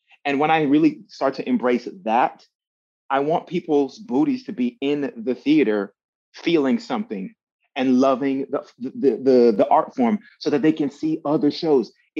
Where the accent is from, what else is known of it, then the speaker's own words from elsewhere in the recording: Miami, Florida, United States; I grew up in Miami, Florida, listening to hip hop, salsa, R&B, you know, like that's my language.